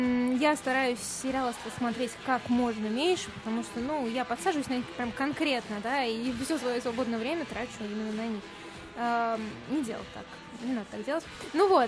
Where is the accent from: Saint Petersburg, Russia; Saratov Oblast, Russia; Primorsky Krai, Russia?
Saratov Oblast, Russia; born there; В Саратовской области.